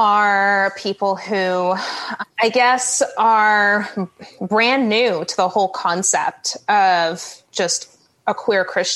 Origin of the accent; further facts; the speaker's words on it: New York, United States; I am definitely born and raised sure. And I grew up in New York.